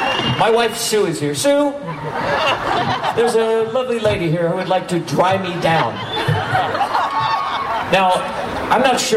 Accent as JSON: {"language": "English", "country": "United States", "said": "Well, I'm from the United States."}